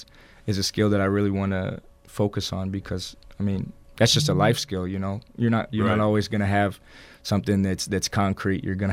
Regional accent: Indiana, United States; I mean, growing up in Southern Indiana, like I didn't really have a regular job.

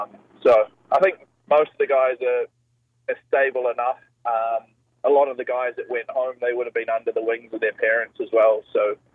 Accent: New Zealand; still just as Kiwi as we are.

